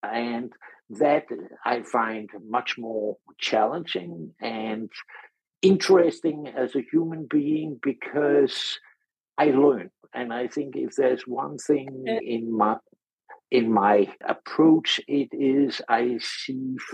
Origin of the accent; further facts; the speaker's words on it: Denmark; I'm from Denmark originally